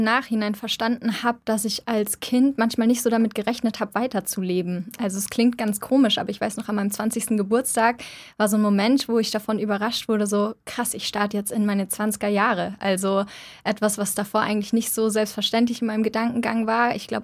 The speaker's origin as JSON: {"language": "German", "town": "Munich", "region": "Bavaria", "country": "Germany", "tie": "born or raised there", "said": "Ich komme gerade aus München, also von meiner Heimat noch."}